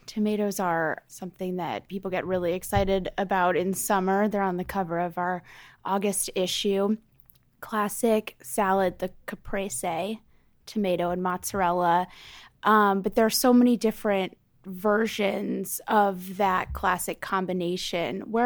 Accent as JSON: {"language": "English", "town": "Chicago", "region": "Illinois", "country": "United States", "tie": "born or raised there", "said": "or a larger apartment in my hometown of Chicago"}